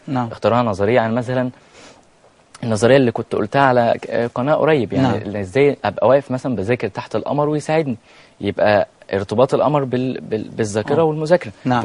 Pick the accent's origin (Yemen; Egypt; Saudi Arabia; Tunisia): Egypt; Mansoura, Dakahlia; يتكلموا فيه عندنا في المنصوره.